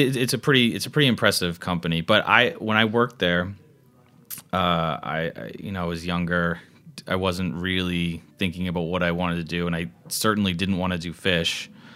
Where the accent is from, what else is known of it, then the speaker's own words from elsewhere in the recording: Massachusetts, United States; mainly just because I grew up outside of Boston and the traffic is terrible to get